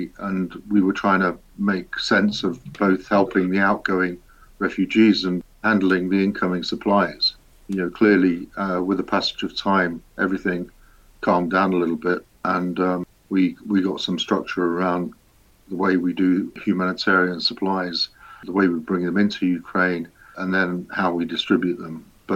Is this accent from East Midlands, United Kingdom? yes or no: yes; Leicester, East Midlands, United Kingdom; accent: Leicester; I was brought up as a Ukrainian. I speak with a very strong Leicester accent. While I was brought up and educated in England, my identity has always been very strongly Ukrainian because of the community I grew up